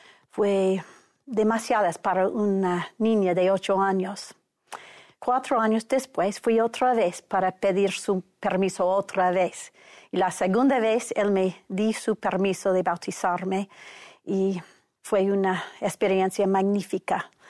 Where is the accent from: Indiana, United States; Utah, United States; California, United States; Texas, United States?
Utah, United States; Salt Lake City; born or raised there